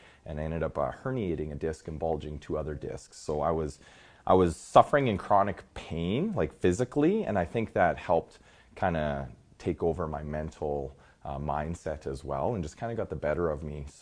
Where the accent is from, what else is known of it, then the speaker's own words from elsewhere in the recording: Alberta, Canada; So I'm from Alberta, Canada